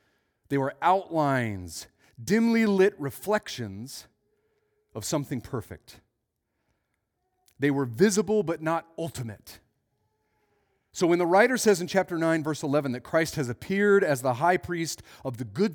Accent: Casper, Wyoming, United States; I grew up in Casper, Wyoming, so I was about to go on a very exotic trip on my own to Minneapolis.

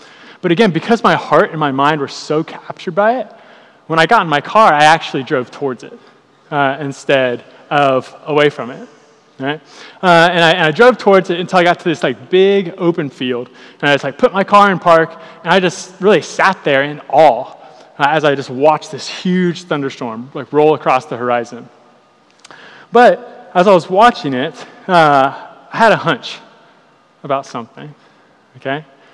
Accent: Ohio, United States; now in Cincinnati, United States; I was in my hometown in Southern Ohio

